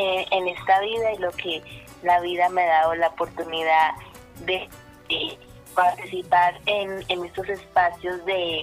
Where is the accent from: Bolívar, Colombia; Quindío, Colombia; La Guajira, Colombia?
Quindío, Colombia; Calarcá; also born or lived in Quimbaya; pues yo soy de Calarcá, me mudé, me trasladé para acá, yo era de Quimbaya